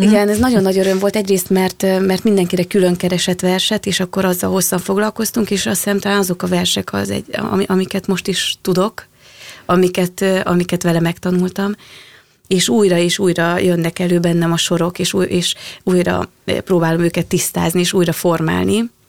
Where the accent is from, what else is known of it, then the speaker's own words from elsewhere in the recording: Mátészalka, Szabolcs-Szatmár-Bereg, Hungary; én Máté Szalkán nőttem föl, és amilyen színházalól találkoztam, azok főleg a környék színházai voltak